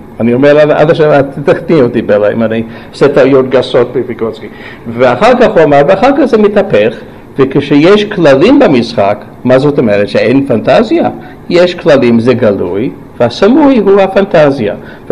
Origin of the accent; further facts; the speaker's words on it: United States; Hebrew is a second language; איך שאני גדלתי חשבנו ככה באמריקה